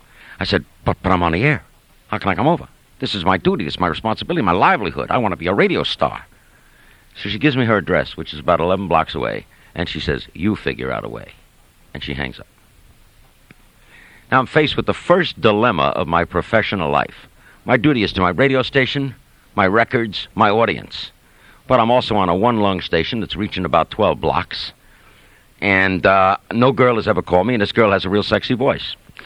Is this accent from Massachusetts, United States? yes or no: no; Brooklyn, New York, United States; I'm 22 years old. No girl ever called me in my life. I'm a kid from Brooklyn. What girl ever called a kid from Brooklyn?